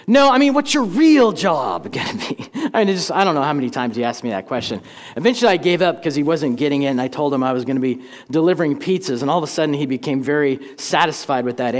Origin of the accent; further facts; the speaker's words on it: Tulsa, Oklahoma, United States; This was 2002, and I went back to my hometown of Tulsa, Oklahoma to become a youth pastor.